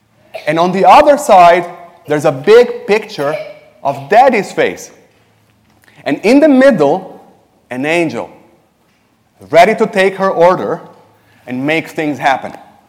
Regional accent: Brazil; accent: Latin; English is a second language; moved away; If you detected an accent, a Latin, very charming Latin accent, that's funny. It's because I'm from Brazil, and I'm married to Annie, and we live in the village.

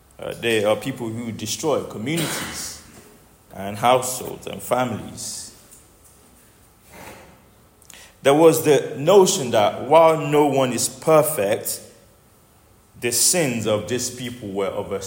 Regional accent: Nigeria; When I was a young boy growing up in Nigeria

